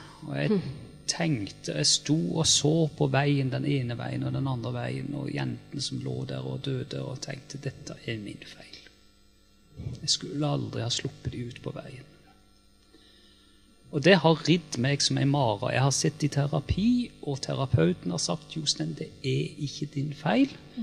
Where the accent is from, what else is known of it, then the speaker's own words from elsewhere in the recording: Agder, Norway; når jeg vokste opp på Sørlandet på 60- og 70-tallet